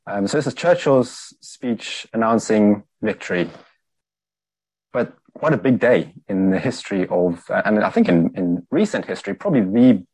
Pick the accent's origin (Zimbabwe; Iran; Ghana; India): Zimbabwe; now in Cambridge, United Kingdom; I'm working for Friends International. You can hear a bit of an accent. I'm from Zimbabwe. I live in Cambridge. I've got three kids upstairs. So if you hear some noise, that's probably them. I've been here nearly 5 years.